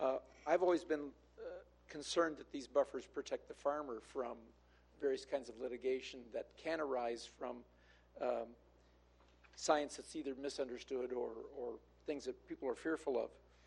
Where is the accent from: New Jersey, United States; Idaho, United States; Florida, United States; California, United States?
California, United States; Nipomo; I'm from Napomo.